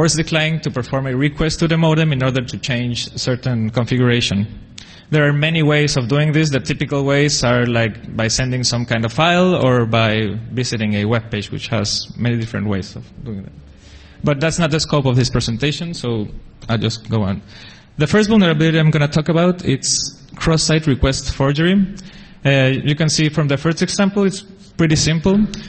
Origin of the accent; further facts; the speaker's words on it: Cozumel, Quintana Roo, Mexico; born there; English is a second language; I was born in Cozumel Island, which is in the Mexican Caribbean, near Cancun.